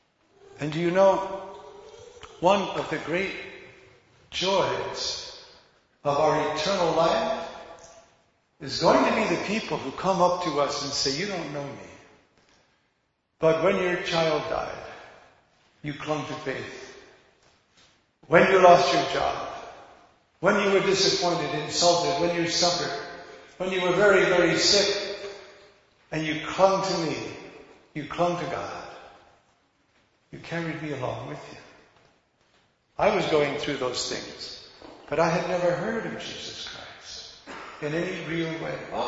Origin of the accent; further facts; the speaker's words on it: New York, United States; I'm a New Yorker too.